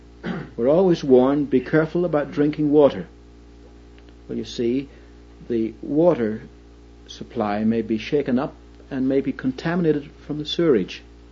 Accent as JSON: {"language": "English", "country": "Ireland", "tie": "born or raised there", "said": "Yet I must confess that I was brought up in Ireland"}